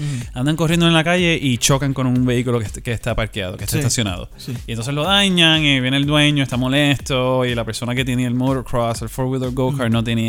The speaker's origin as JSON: {"language": "Spanish", "country": "Puerto Rico", "said": "Yo originalmente pues soy de Puerto Rico, y allí pues es verano todo el año"}